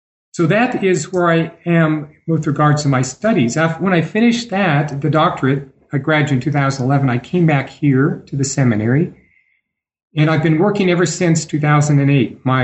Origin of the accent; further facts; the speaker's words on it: Idaho, United States; born there; also born or lived in Portugal / Brazil; I am a Catholic priest in the Archdiocese of Denver, and I was born in Idaho, the Gem State.